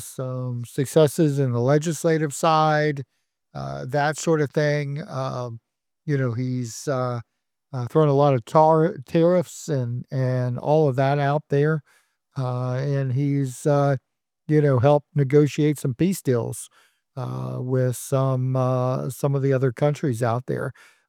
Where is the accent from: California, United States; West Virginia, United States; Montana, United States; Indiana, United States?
West Virginia, United States; I'm from West Virginia. I firmly believe that West Virginians can take care of West Virginians.